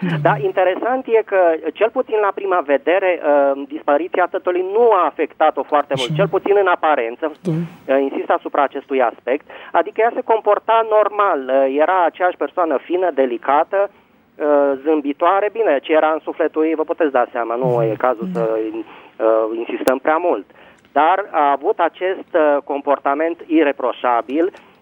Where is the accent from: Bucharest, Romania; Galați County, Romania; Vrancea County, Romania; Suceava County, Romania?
Bucharest, Romania; din București.